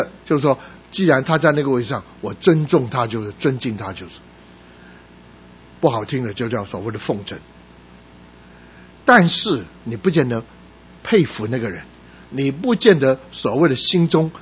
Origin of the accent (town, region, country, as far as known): Guangdong, China